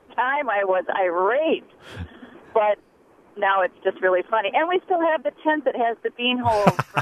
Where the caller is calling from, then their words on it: Rice Lake, Wisconsin, United States; And I am calling from Rice Lake.